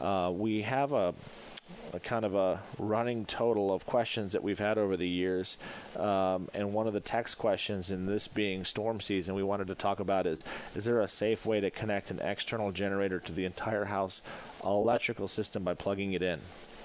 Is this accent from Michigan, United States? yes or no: yes; Michigan, United States; now in Florida, United States; And I can tell you, growing up in Michigan, if Michigan was hit with 80-mile-an-hour winds